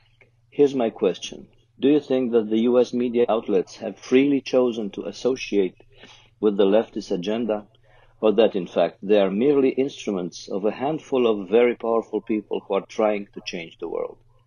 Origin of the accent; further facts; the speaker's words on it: Romania; I'm from Romania and a fan of your podcast. I'm close to your age, so I've experienced life under a communist regime.